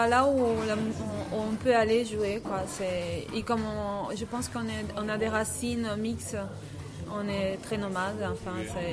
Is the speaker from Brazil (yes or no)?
yes; North Region, Brazil; also born or lived in Argentina; Voilà, et j'ai grandi au Brésil, au nord du Brésil, et je pense que c'est ça qui m'a influencé à faire la musique.